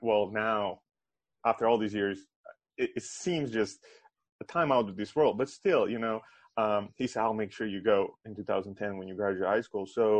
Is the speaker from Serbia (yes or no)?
yes; Serbia; moved away; yeah, that was my time growing up in Serbia up until 2010.